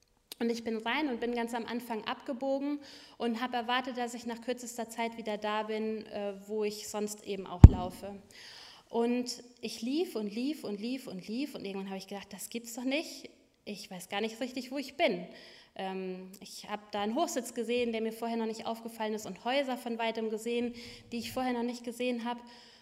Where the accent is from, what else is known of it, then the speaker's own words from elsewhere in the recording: Hesse, Germany; Ich komme ursprünglich aus Hessen.